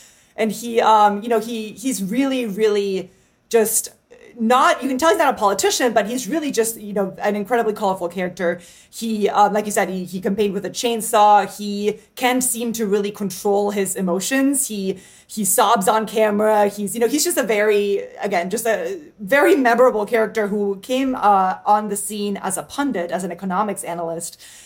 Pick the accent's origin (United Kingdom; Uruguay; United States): Uruguay; I'm from Uruguay, which is the country right next to Argentina.